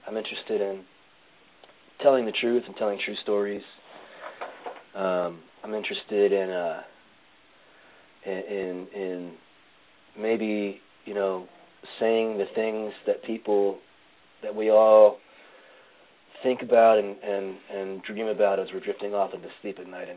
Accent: Phoenixville, Pennsylvania, United States; I remember a show that I played in our hometown, in my hometown, out in Phoenixville.

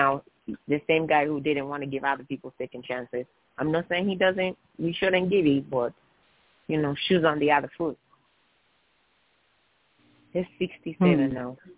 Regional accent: Missouri, United States; Most of you have heard me say I grew up in the Midwest, Missouri. I have family in Oklahoma.

